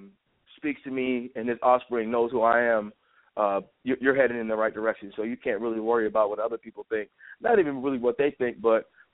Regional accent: Mobile, Alabama, United States; moved away; also born or lived in Ypsilanti, Ann Arbor, Detroit area, Michigan; I'm originally from Mobile, and then after my parents separated, we moved to the Ypsilanti, Ann Arbor, Detroit area.

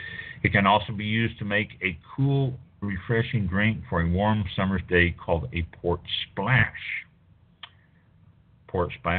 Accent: Norte, Portugal; But again, we're from the Douro region of Portugal.

